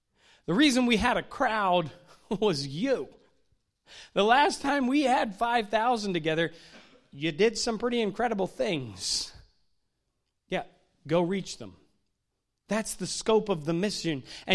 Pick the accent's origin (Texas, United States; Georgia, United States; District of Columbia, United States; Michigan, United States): District of Columbia, United States; Washington; I'm from the Washington, D.C. area. Most of my life was spent up in the D.C. area.